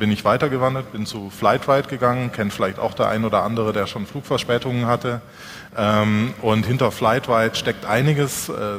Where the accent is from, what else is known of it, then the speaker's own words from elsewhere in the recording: Southern Germany, Germany; Ich komme aus Süddeutschland, ich kenne die Geschäftsführer da.